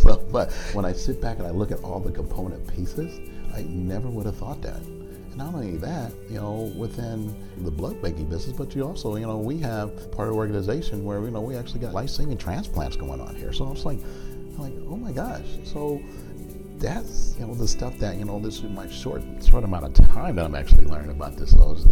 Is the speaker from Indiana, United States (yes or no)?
no; Chicago, Illinois, United States; Yeah, well, born and raised in the Midwest, pretty much spent most of my life in Chicago.